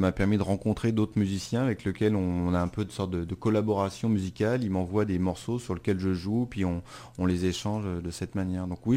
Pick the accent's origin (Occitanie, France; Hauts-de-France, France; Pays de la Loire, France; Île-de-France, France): Île-de-France, France; Paris; Moi, je suis un Parisien de Paris.